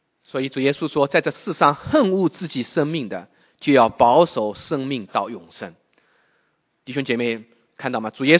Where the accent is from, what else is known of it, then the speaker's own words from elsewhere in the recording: China; 就像我们大陆啊，我来自大陆的，以前学做来风做好人好事，我现在学耶稣做好人好事。